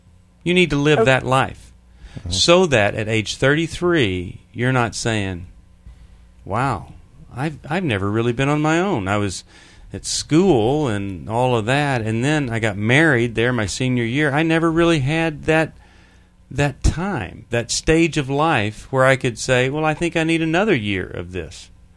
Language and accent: English; Bryan, Texas, United States; I was raised in Bryan, and the humidity and the heat together was, it was really tough.